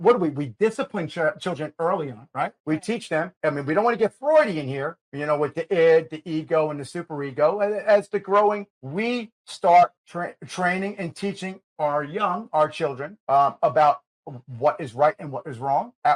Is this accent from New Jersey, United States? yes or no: yes; New Jersey, United States; we all know I'm from Jersey, and we film in D.C.